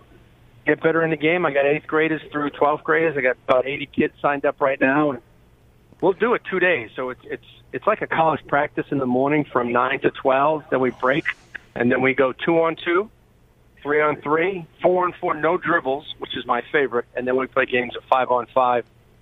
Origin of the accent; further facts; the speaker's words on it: Boston, Massachusetts, United States; I grew up in East Boston, Massachusetts.